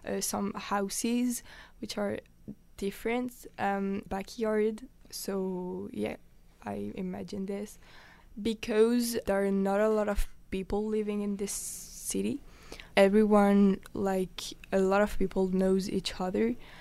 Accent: Paris, Île-de-France, France; Because I come from Paris, so it's difficult to like the bread of other places.

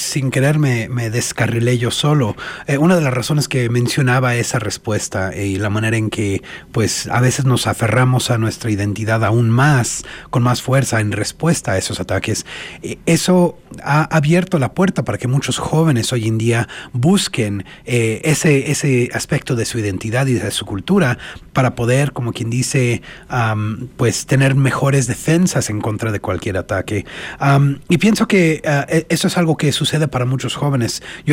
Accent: Mexico; Entonces siento que para individuos como nosotros, que nos identificamos como mexicanos

